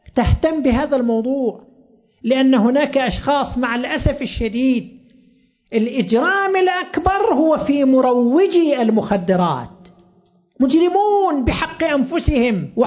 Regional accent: Qatif, Eastern Province, Saudi Arabia; تكون عندنا في القطيف

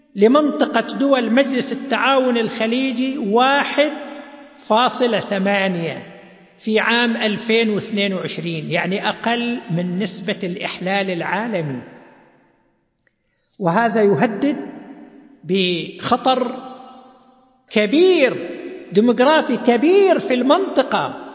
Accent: Saudi Arabia; أظهرت إحصاءات أن معدلات المواليد انخفضت عندنا في المملكة العربية السعودية بنسبة 67% مقارنة بسنة 1950

